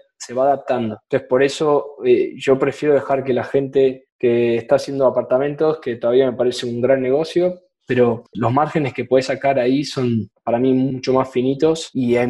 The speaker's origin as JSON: {"language": "Spanish", "country": "Argentina", "lives_now": "United States", "said": "Lugares como yo vengo, como Argentina, eso existe hace un millón de años. Pero acá en Estados Unidos lo empezaron a hacer ahora"}